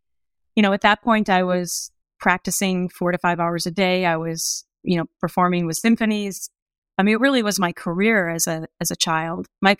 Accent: Minnesota, United States; Mom, I'm from Minnesota. That is not really a pageant state.

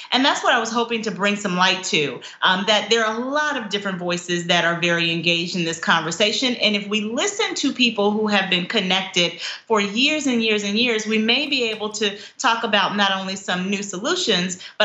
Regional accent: Mississippi, United States; That was certainly my experience, both as a kid growing up in the Mississippi Delta

